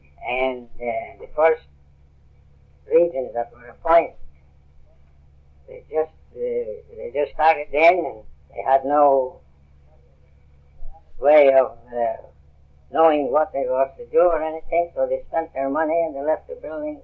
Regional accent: Dublin, Leinster, Ireland; moved away; Well, I went out in 1911 to my hometown. That was Dublin, Ireland, you see.

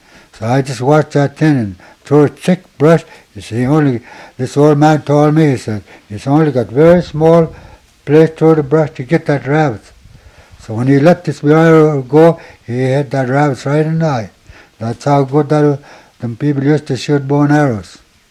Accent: Nenana, Alaska, United States; now in Minto, United States; From Nenana. I was born and raised in Nenana till I was about 19, something like that. Then I marry my wife, yeah, and I make my home in Minto, where my wife's home is.

